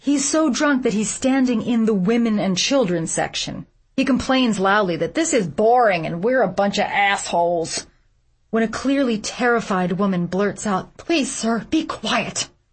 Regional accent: New York, United States; a theatrical convention that my husband and I can appreciate because we're from New York and we know about things.

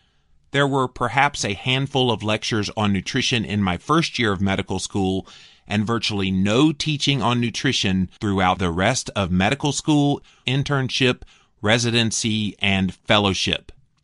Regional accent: Toronto, Ontario, Canada; also born or lived in Los Angeles; I grew up in Toronto, Canada, and studied biochemistry at the University of Toronto, where I also completed medical school and my residency in internal medicine.

